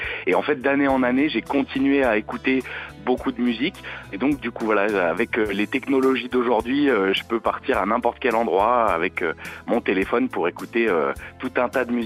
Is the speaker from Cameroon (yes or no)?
no; Auvergne-Rhône-Alpes, France; Mais je suis vraiment de la région, moi je travaille à Villefranche et puis j'habite à Villeurbanne, tout près de Lyon.